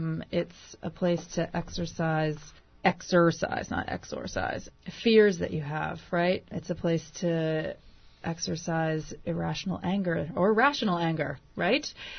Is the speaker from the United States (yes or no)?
yes; Maine, United States; you know, I come from Maine